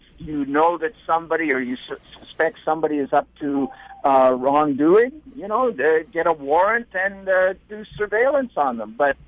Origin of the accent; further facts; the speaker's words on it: Midwest, United States; Well, I'm from the Midwest, not the Mideast.